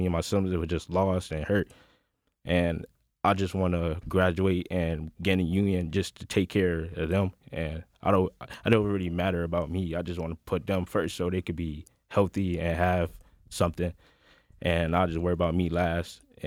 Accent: Rochester, New York, United States; And I grew up in Rochester, New York. I didn't have the best childhood growing up.

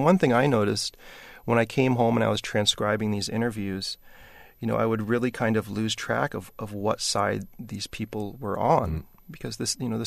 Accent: United States; There were a lot of people that didn't, and I'm sure me being an American had something to do with that.

